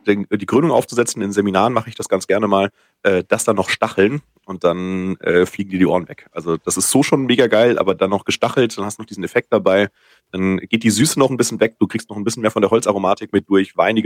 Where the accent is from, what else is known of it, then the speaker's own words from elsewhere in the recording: Bürgstadt, Bavaria, Germany; Aber Miltenberg, der Nachbarort, ist Bürgstadt. Das ist mein Heimatort tatsächlich.